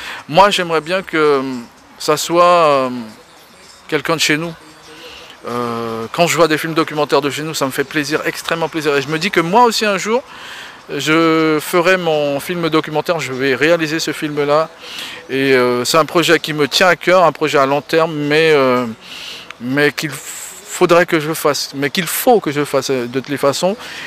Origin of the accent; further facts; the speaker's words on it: French Guiana; Je dis souvent que je viens avant tout de la Guyane. Je suis pro-guyanais. Tout le monde le sait que je suis pro-guyanais. Je n'oublie pas que je suis amérindien aussi. Je n'oublie pas que j'ai les trois cultures, ça veut dire créole, amérindien